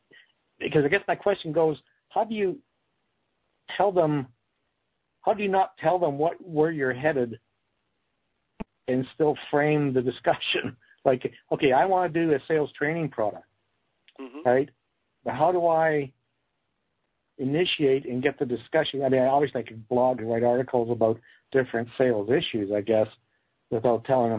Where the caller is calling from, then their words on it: Canada; I'm calling from Canada.